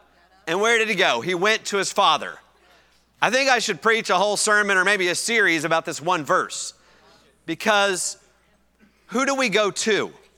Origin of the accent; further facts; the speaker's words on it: Indiana, United States; growing up in Indiana, at least in 1988, not many people